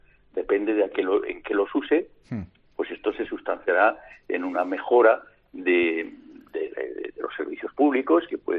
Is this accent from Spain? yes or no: yes; Catalonia, Spain; porque yo estoy soy catalán, pues estoy voto en Cataluña